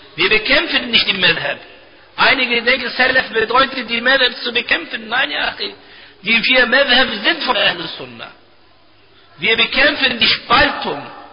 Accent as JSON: {"language": "German", "country": "Turkey", "second_language": "German", "said": "ich gebe von meinem eigenen Land, wo ich lebe, wo ich herkomme und wo ich auch Besuche und Unterrichte dort organisiere"}